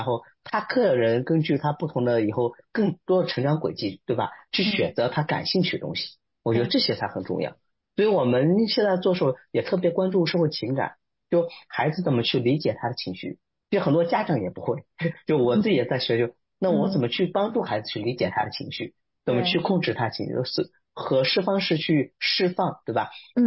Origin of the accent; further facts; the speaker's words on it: China; 比如像我们中国人很多也，可能祖父母也会帮忙